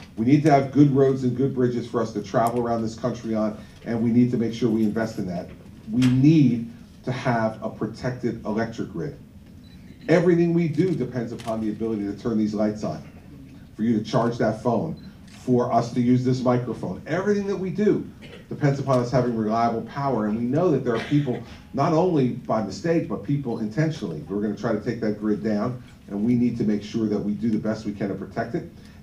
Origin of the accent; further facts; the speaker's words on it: New Jersey, United States; I think the NRA gives me a C because I'm from New Jersey.